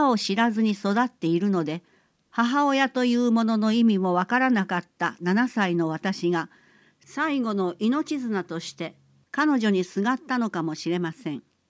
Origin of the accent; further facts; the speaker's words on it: Iran; now in Japan; 私はイラン出身であることに間違いはありません。